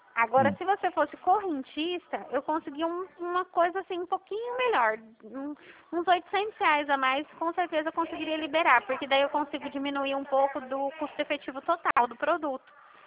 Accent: Dracena, São Paulo, Brazil

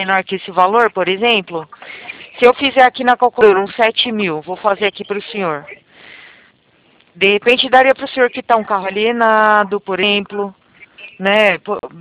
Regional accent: São Paulo, Brazil; sou de São Paulo.

